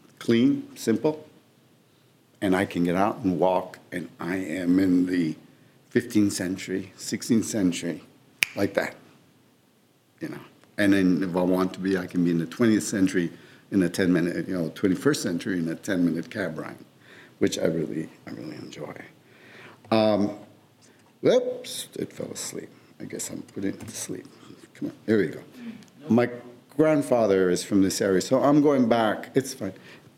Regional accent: Mexico City, Mexico; So I come from Mexico City, which is one of the oldest cities in this continent.

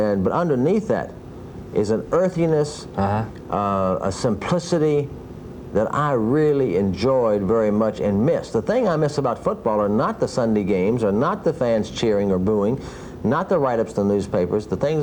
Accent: Atlanta, Georgia, United States; And I'm from Atlanta.

